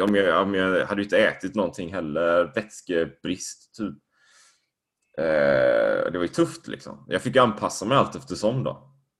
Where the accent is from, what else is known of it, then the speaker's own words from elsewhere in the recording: Sweden; moved away; also born or lived in Spain; Med dels att få perspektiv till hur gjorde jag när jag var hemma i Sverige. Men också hur folk lever här nere.